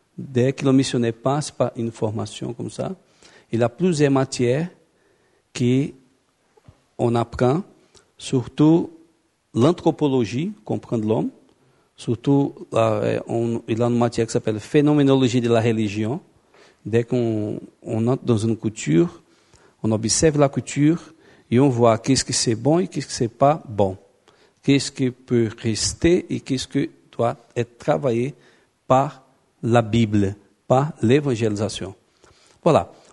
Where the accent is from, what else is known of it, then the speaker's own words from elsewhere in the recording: Brazil; Non, je suis brésilien.